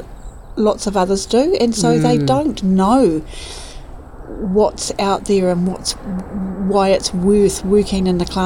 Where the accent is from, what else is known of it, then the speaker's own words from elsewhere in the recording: Havelock, Marlborough, New Zealand; And I grew up in Havelock.